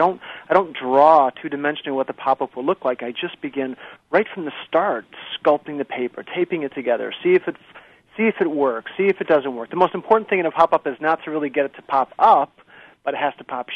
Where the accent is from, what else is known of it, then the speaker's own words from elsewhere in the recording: Michigan, United States; Well, I always lived on a lake growing up in Michigan